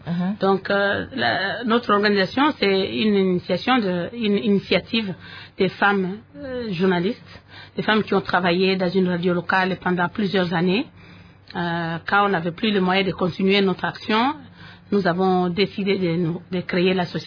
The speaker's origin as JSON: {"language": "French", "region": "Haut-Uélé", "country": "DR Congo", "tie": "born there", "said": "Moi, je suis née à Ouacha, dans les Hauts-Ouélé, le 28 mai 1958."}